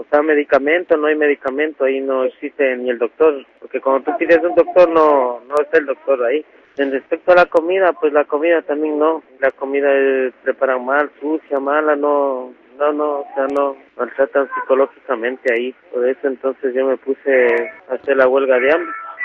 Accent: Ecuador; now in Spain; Yo llevo aquí 6 años. En el 2002 llegué yo de Ecuador

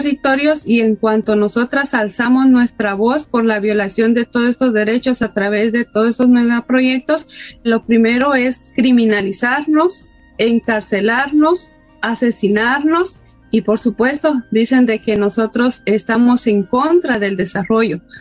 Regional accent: Guatemala; hoy pues nos encontramos acá con un grupo de mujeres de El Salvador, de Nicaragua, Colombia, y yo pues Guatemala

